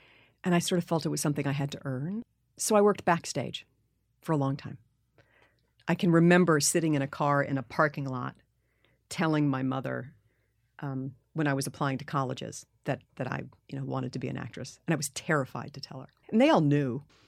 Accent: New York City, New York, United States; museums were sort of the great thing about growing up in New York City.

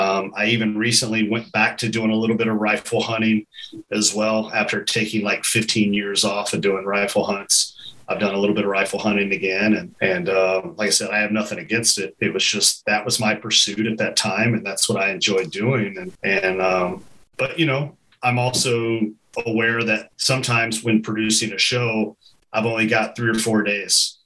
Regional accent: Kentucky, United States; growing up in Kentucky, turkeys and whitetails, those were the first two animals that I ever hunted.

